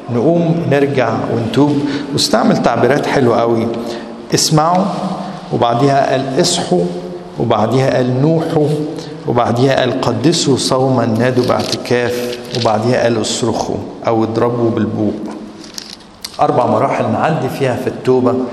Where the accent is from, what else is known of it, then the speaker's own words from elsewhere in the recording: Egypt; الحروب في ذهننا احنا مصريين دايما ايه؟ بعيد.